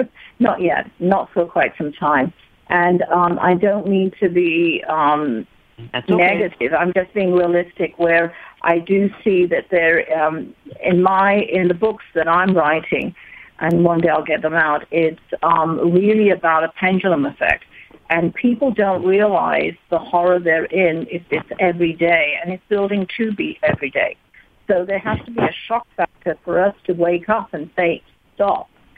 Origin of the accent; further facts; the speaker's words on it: London, United Kingdom; I grew up in London, and we were kind of used to the IRA.